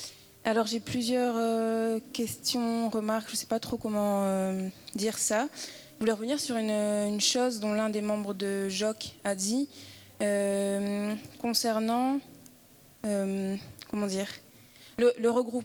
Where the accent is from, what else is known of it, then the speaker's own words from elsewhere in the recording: France; Enfin, moi, je suis française en France